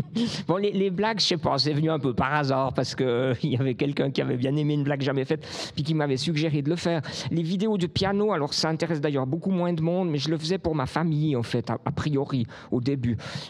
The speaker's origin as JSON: {"language": "French", "region": "Vaud", "country": "Switzerland", "accent": "Vaudois", "said": "Ça, je ne parle pas très bien. J'ai l'accent vaudois."}